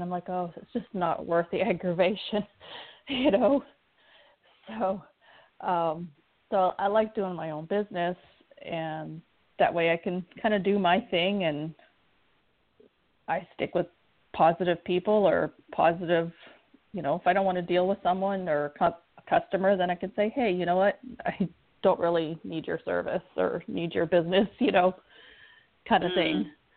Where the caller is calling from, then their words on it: Florida, United States; I'm calling from Florida